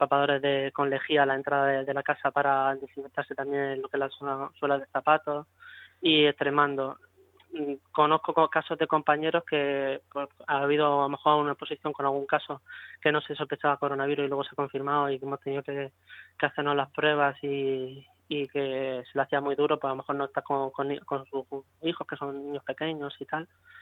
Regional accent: Torre Pacheco, Region of Murcia, Spain; Yo soy de Torre Pacheco, toda mi familia está en Torre Pacheco y vivo solo.

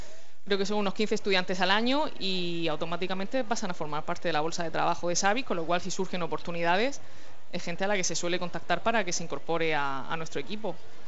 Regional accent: Cartagena, Region of Murcia, Spain; No, en mi caso yo es que soy muy de Cartagena.

